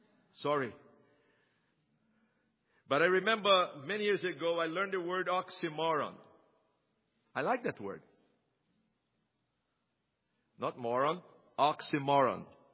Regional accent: Brazil; Now, I come from Brazil, and you know Brazil, we love soccer.

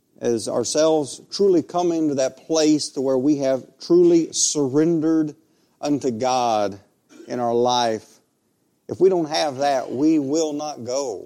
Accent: Ashland, Kentucky, United States; now in Ohio, United States; Of course, I'm originally from Ashland, Kentucky, and we're thankful to get to be here.

